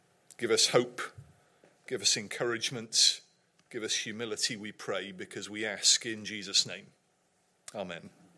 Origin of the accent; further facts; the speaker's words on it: Wales, United Kingdom; And I say that as a Welshman.